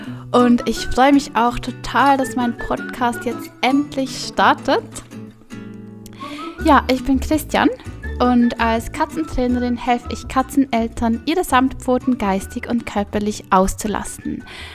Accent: Switzerland; accent: Swiss; moved away as an adult; also born or lived in Paris; now in Dubai, United Arab Emirates; Ich kam ursprünglich aus der Schweiz, deshalb auch mein charmanter Akzent und ich habe einige Jahre im Ausland verbracht. Als mein Mann und ich von Paris nach Dubai gezogen sind

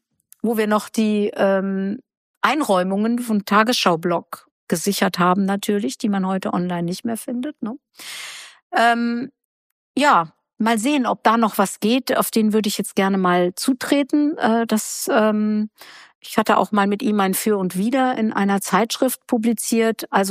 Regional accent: Germany; ich bin Wessi. Mehr Wessi wie mich gibt's gar nicht. Ich komme direkt von der holländischen Grenze

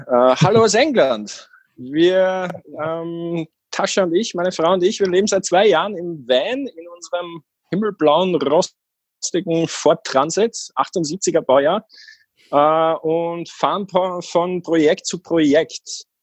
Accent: Austria; Ich bin aus Österreich

